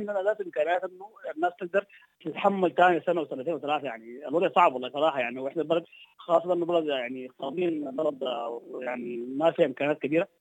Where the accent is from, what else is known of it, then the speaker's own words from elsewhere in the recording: Sudan; وبعدين نحن كسودانيين لازم نقدر نوفق أوضاعنا